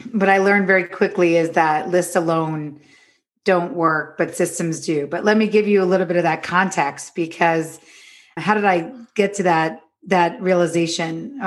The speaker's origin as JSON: {"language": "English", "region": "New York", "country": "United States", "lives_now": "Los Angeles, United States", "said": "I'm from New York, but I live in Los Angeles now."}